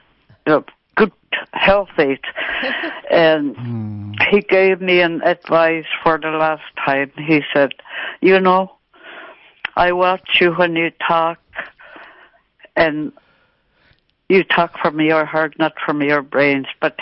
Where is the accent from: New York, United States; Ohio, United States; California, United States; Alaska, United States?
Alaska, United States; Aniak; "I'm from Aniak."